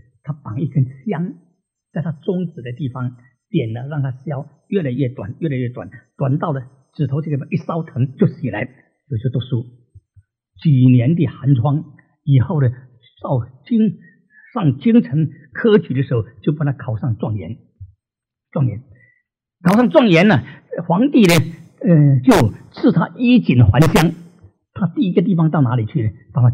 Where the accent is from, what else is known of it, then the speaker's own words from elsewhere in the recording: Singapore; 因为我是新加坡人，新加坡的报纸对我有一点的这个感情